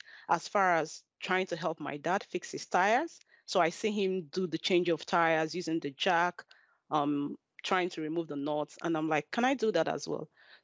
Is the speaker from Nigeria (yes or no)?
yes; Nigeria; went back to Nigeria, because I'm from Nigeria and born and raised in Nigeria.